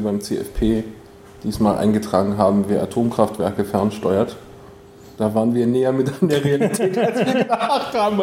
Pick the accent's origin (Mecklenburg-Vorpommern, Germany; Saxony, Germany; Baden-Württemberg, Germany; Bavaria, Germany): Baden-Württemberg, Germany; Stuttgart; Die beschimpfen wir hier mal als Stuttgarter.